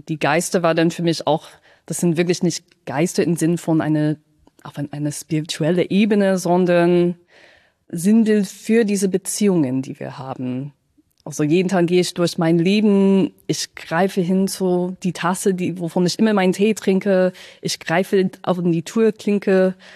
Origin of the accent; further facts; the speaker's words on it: Chico, California, United States; German is a second language; moved away as an adult; now in Leipzig, Germany; Weil ich habe auch in den USA studiert, in Kalifornien, tatsächlich in meiner Heimatstadt, Chico heißt das.